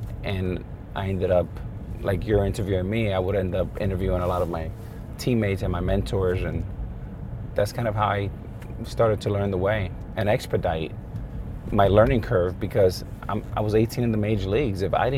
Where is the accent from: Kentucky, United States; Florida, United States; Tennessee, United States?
Florida, United States; Miami; growing up in Miami for a long time, we didn't have a professional sports team.